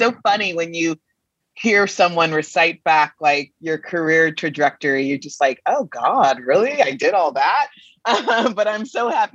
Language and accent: English; Los Angeles, California, United States; also born or lived in Oakland / South Pasadena; I'm from Los Angeles. I'm a West Coast person, born and raised. We lived in the Bay Area, lived in South Pasadena, and then moved to LA proper when I was in the third grade.